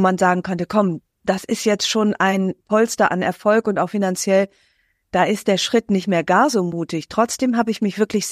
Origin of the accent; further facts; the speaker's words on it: Aachen, North Rhine-Westphalia, Germany; Ich wollte nie aus meiner Heimatstadt Aachen weg.